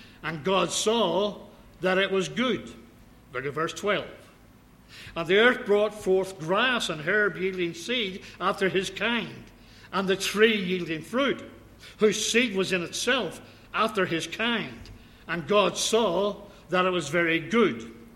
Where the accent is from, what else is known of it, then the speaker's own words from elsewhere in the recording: United Kingdom; now in Australia; Being a Brit, I was thinking of the crown jewels. I'm an Australian now, by the way.